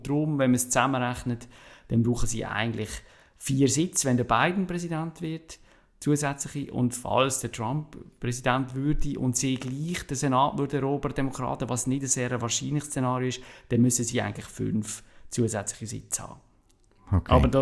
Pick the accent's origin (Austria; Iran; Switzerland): Switzerland; etwas, was als Schweizer für uns ein bisschen